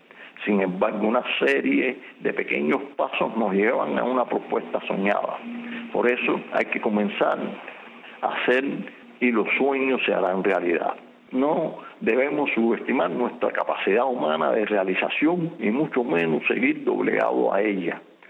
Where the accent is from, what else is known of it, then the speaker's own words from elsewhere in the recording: Cuba; Como cubanos debemos profundizar en nuestra conciencia.